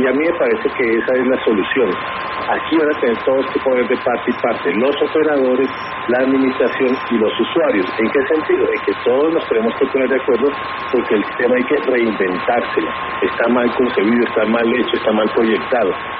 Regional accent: Bogotá, Colombia; hoy somos los bogotanos que estamos pagando las consecuencias.

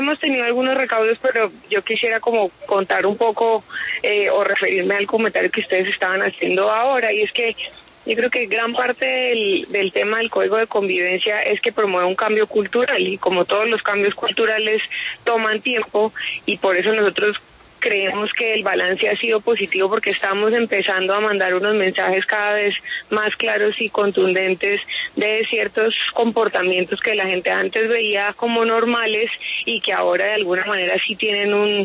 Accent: Bogotá, Colombia; como bogotanos y como colombianos

